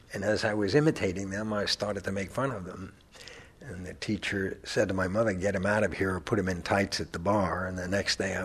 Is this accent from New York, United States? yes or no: yes; New York, United States; And I said, "No, I'm a New Yorker. We don't leave.